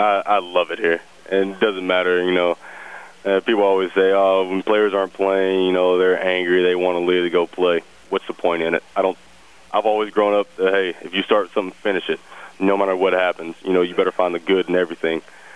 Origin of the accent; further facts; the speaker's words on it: Texas, United States; No, I grew up a Texas A&M fan. I'm an Aggie through and through.